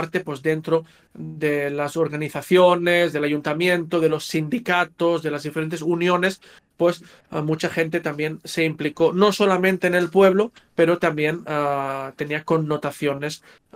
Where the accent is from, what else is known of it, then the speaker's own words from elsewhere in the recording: Castellar del Vallès, Catalonia, Spain; Vamos primero a Castellar del Vallès, que es también mi pueblo, ¿no?